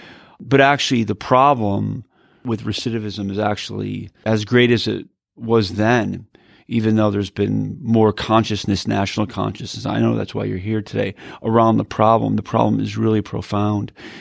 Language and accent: English; Connecticut, United States; I'm an Irish Catholic from Connecticut